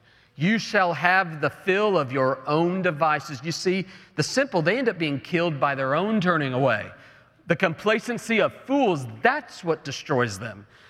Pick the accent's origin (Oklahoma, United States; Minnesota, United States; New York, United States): Oklahoma, United States; Y'all know I'm from Oklahoma. And growing up in Oklahoma, I had to take shelter from countless tornadoes.